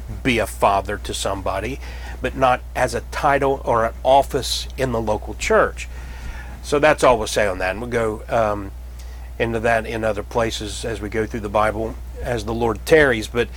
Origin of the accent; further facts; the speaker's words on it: United States; And I'm like, who cares what they do in Europe? I'm an American.